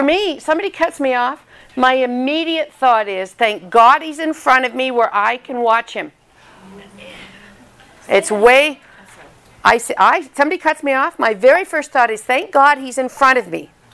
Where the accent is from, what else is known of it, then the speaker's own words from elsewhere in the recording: Canada; I come from Canada, and oui means yes in French.